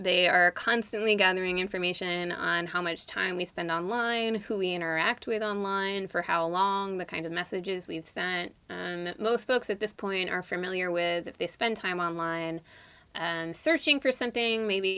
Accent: California, United States; So I grew up in the Bay Area. I grew up in the East Bay.

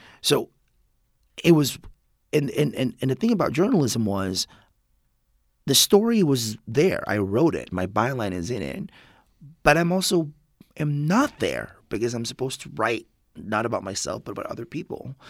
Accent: California, United States; Because, you know, I'm from the Bay Area. I dress like this all the time, right?

